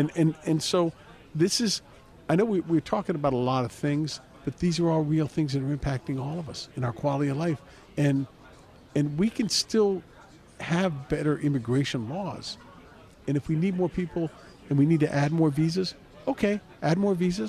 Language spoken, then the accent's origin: English; United States; As an American, why should you be exposed to that?